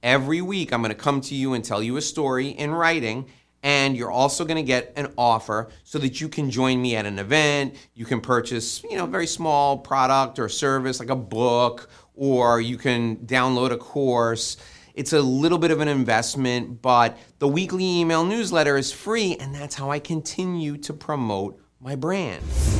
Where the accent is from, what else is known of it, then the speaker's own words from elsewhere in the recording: New York, United States; I say niche, you may say niche if you're fancy, but I'm from New York, we call it a niche.